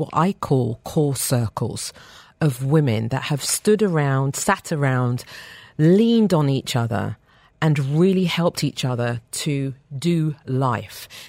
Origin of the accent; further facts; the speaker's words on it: England, United Kingdom; I'm British